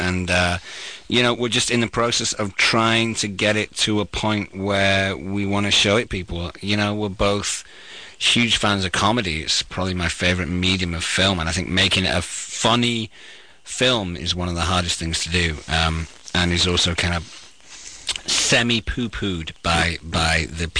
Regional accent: England, United Kingdom; Okay, I'm English, so I have no idea what a shout-out is.

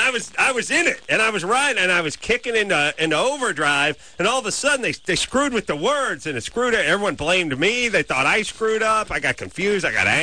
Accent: United States; I never was more angered as an artist and as an American and a patriot and a broadcaster

